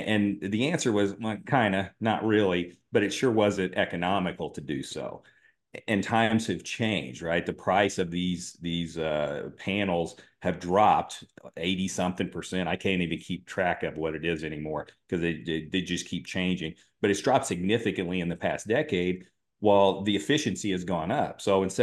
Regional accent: Indiana, United States; I'm originally from Southern Indiana, which Southern Indiana is kind of coal country for that part of the state. A lot of coal mines, a lot of coal-fired power plants. I grew up on what used to be a former coal mine.

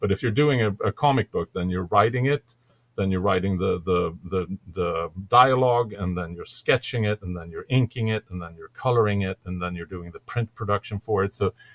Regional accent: Stockholm, Stockholm County, Sweden; I'm from Stockholm, Sweden, and I used to work in the game industry in the 90s.

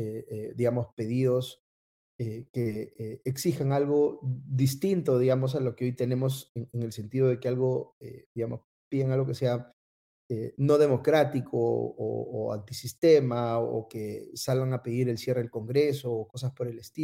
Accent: Peru; así somos los peruanos, ¿no?

